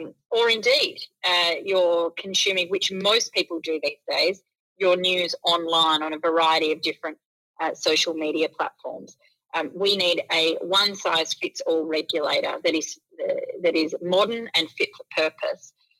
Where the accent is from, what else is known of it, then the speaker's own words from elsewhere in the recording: South Australia, Australia; I recently conducted or commissioned a poll here in my home state in South Australia